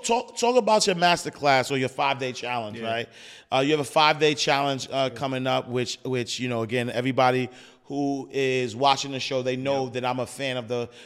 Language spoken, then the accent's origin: English; New York, United States; I mean, I'm from New York, so East Orange ain't no easy place.